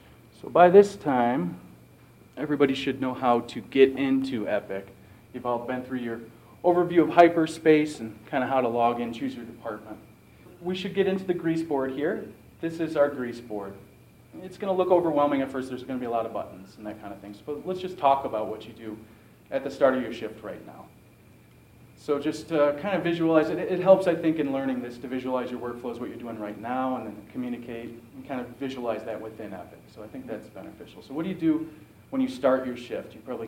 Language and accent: English; Detroit, Michigan, United States; a little background about me, I come from the Detroit area.